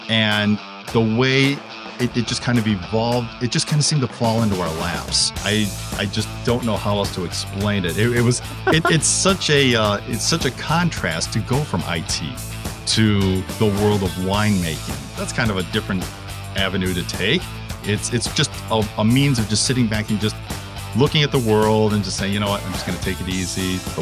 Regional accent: Warren, Michigan, United States; So I personally grew up in Warren, Michigan, right around the 12 Mile and Hoover area. I ended up going to Bishop Foley High School in Madison Heights.

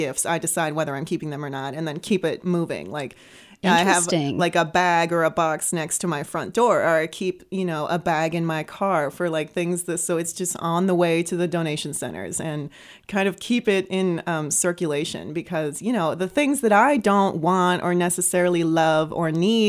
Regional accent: San Francisco, California, United States; now in St. Louis, United States; So I'm from San Francisco, California originally. And I love it. I love the Bay Area.

